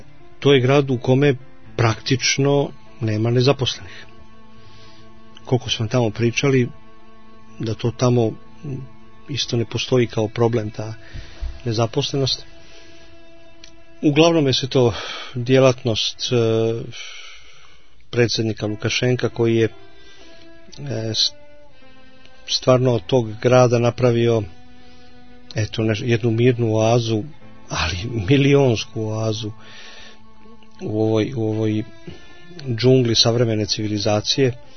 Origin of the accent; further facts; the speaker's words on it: Serbia; Nego ja kažem, ja sam ti iz Srbije.